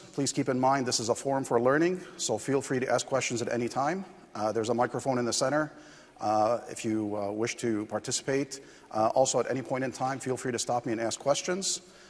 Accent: United States; I come to you from the United States

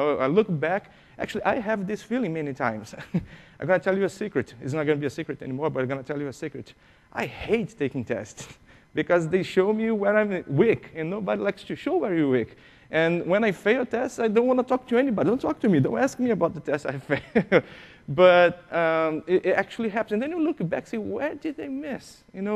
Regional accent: Brazil; I'm from Brazil, and I started there in Brazil working with PCs, like old PCs.

